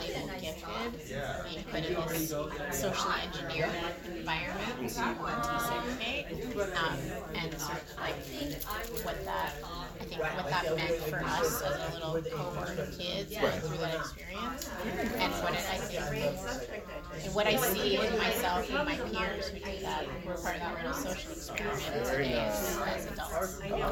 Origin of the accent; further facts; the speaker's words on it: Atlanta, Georgia, United States; also born or lived in Los Angeles, United States; I was born in LA, but I grew up in Atlanta. I moved there. My parents were there when I was four.